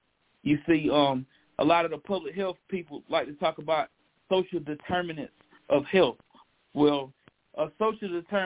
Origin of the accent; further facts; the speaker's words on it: North Carolina, United States; born there; also born or lived in Cleveland County, United States; I was born in Rutherford County, North Carolina, rural North Carolina to be exact. I come from a big old family down in Cleveland County, North Carolina, in the country.